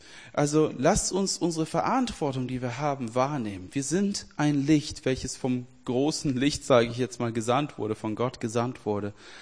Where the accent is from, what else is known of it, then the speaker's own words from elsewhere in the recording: Sweden; Ihr wisst ja, ich komme aus Schweden.